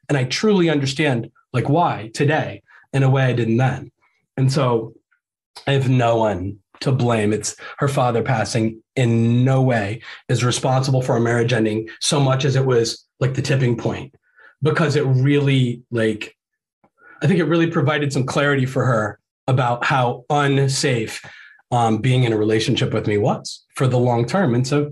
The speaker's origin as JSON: {"language": "English", "region": "Ohio", "country": "United States", "said": "So we're like both from Ohio and our families are from Ohio, but our marriage began while we were living in Florida down in the Gulf Coast"}